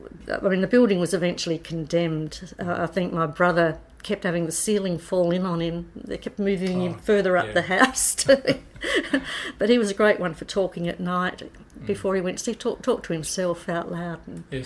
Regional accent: Port Lincoln, South Australia, Australia; born there; I was born in Port Lincoln in the year after the war.

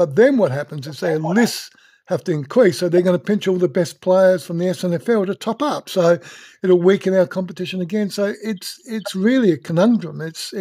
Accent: South Australia, Australia; Even though we're South Australian, we get a lot of the news reports from the eastern states.

